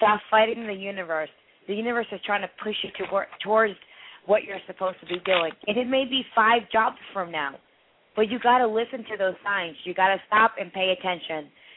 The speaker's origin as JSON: {"language": "English", "town": "Philadelphia", "region": "Pennsylvania", "country": "United States", "said": "I live in the South, and I'm from Philly"}